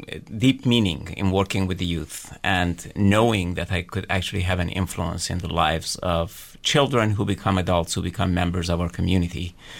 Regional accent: Iran; moved away as an adult; now in United States; I grew up in Iran. I came here after high school to pursue higher education, and decided to stay primarily because I started a family.

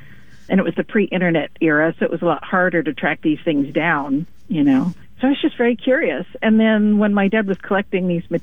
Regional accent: Coos Bay, Oregon, United States; Yeah, I was born in Coos Bay, lived there until, till I went away to Oregon State University when I was 20.

